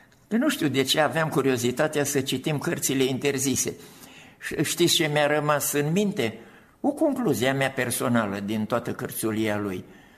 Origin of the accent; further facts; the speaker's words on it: Romania; eram mândru că sunt român.